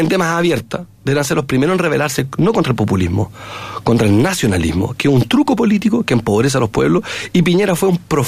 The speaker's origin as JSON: {"language": "Spanish", "country": "Chile"}